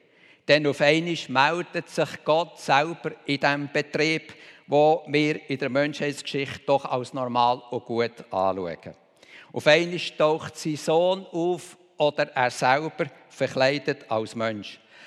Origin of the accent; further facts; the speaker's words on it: Switzerland; Denn wir sind ja Schweizer.